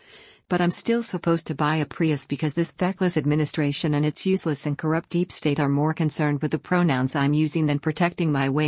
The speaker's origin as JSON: {"language": "English", "country": "United States", "said": "I'm an American, I'll do what I want."}